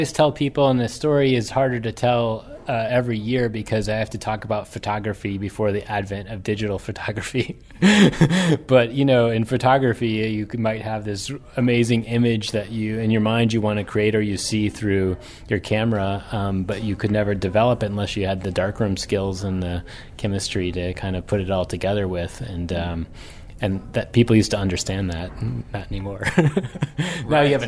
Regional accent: Chicago, Illinois, United States; moved away as an adult; now in California, United States; I came originally came from Chicago, the Chicago area, actually, out to California to start a career in the wine industry.

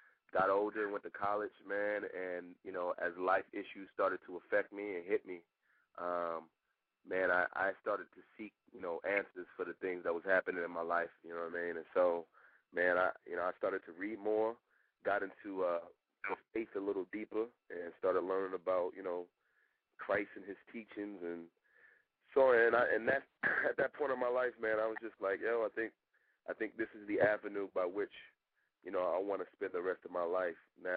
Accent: California, United States; Yo, man, I'm a dude from California, grew up in California

